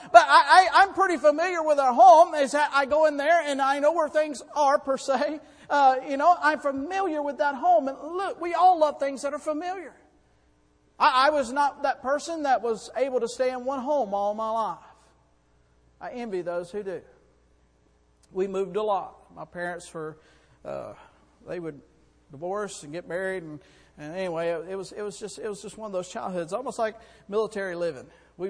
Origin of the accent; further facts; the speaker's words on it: Florida, United States; also born or lived in Enterprise, Alabama; I was born in Alabama, raised in Alabama for part of my life, and then we moved to Florida for the most part of our life.